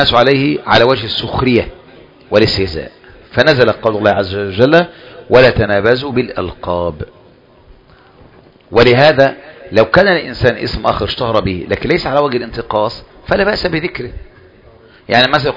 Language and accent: Arabic; Egypt